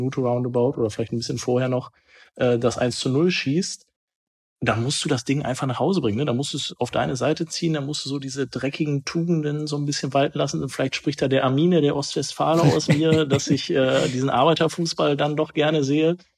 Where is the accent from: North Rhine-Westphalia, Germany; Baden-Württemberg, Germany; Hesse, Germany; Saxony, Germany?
North Rhine-Westphalia, Germany; Bielefeld; Auch das ist ein Thema für mich als Bielefelder.